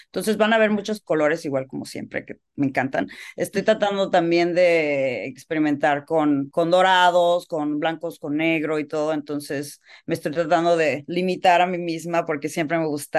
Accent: Cancún, Quintana Roo, Mexico; also born or lived in Cabo San Lucas; yo crecí, bueno, soy de México, yo crecí en Cancún y viví en Cabo San Lucas, siempre he vivido cerca del mar

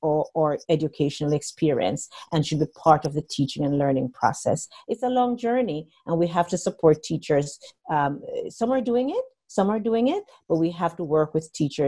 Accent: Jamaica; I'm originally from Jamaica … I'm originally from Jamaica.

